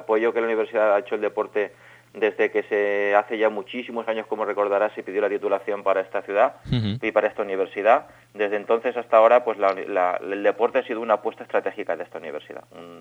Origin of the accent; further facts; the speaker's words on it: Valencian Community, Spain; now in Elche, Spain; yo he estado viviendo en Extremadura, en Estados Unidos, en Francia, en Valencia, yo soy valenciano